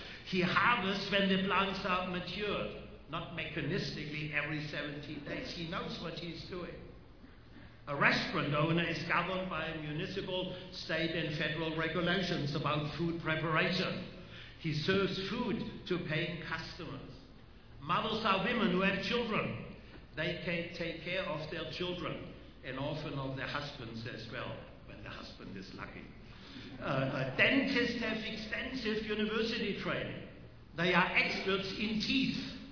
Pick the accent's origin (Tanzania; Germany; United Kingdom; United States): Germany; accent: German; English is a second language; I could say, I have a German passport, which would explain my accent. It explains why I feel shame about the great suffering my country has caused to millions of people in Europe.